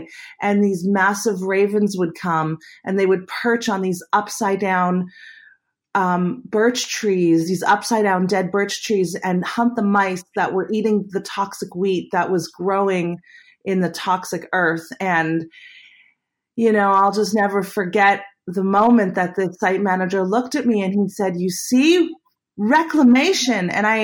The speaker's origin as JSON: {"language": "English", "town": "Winnipeg", "region": "Manitoba", "country": "Canada", "tie": "born or raised there", "said": "a memory I had of growing up in Winnipeg, where everybody had hockey rinks"}